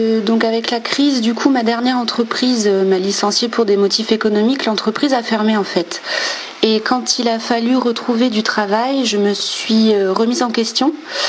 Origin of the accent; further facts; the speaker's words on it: La Rochelle, Nouvelle-Aquitaine, France; Oui, c'est ça, je suis originaire de La Rochelle.